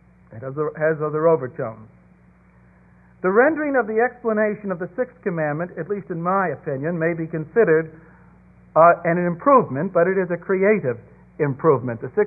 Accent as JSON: {"language": "English", "town": "Brooklyn", "region": "New York", "country": "United States", "said": "I'm from Brooklyn, New York, I never had an opportunity to tempt away from my neighbor his cattle."}